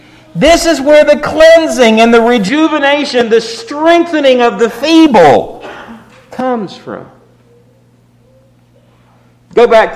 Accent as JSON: {"language": "English", "region": "Texas", "country": "United States", "tie": "born or raised there", "said": "I grew up in Texas. It's hot there."}